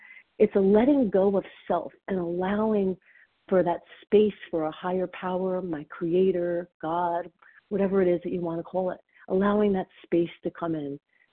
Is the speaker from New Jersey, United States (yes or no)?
yes; New Jersey, United States; I'm from New Jersey.